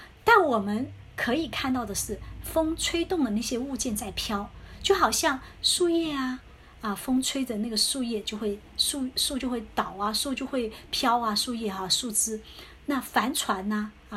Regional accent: Guangdong, China; 我是在广东长大的

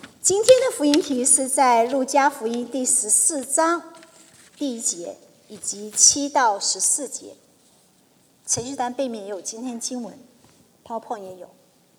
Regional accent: China; 我们中国人的饮食文化应该算是全世界来说是比较丰富多姿多彩的一个国家

